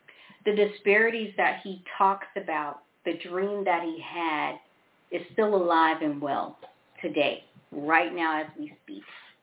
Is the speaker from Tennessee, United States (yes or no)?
yes; Memphis, Tennessee, United States; born there; And if you know who I am, you know me, I was born in Memphis, Tennessee.